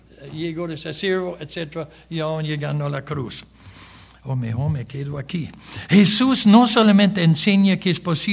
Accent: Germany; moved away; Somos inmigrantes, Evelyn viene de Canadá, yo vengo de Alemania.

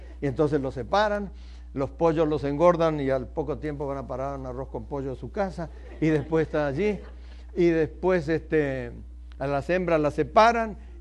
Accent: Entre Ríos, Argentina; born there; fui a una de las provincias donde yo nací, Entre Ríos, porque está entre los ríos Paraná y Uruguay

